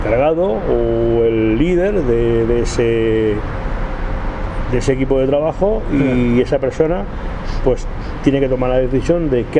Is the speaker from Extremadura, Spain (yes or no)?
yes; Extremadura, Spain; born there; Yo no he nacido aquí en Cataluña, nací en Extremadura, en la parte del sur de la península ibérica, lo que se llama España.